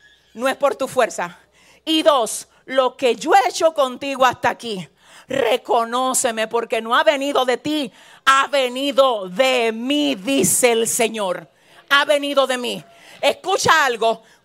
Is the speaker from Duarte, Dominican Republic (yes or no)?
yes; San Francisco de Macorís, Duarte, Dominican Republic; Yo vengo de San Francisco de Macorís.